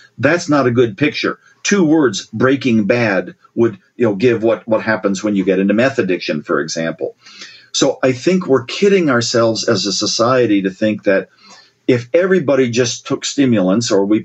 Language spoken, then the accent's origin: English; Columbus, Ohio, United States; So the brief version is, my sister and I, growing up in Ohio, Columbus, Ohio, our parents taught at Ohio State years ago, kind of an idyllic childhood, right?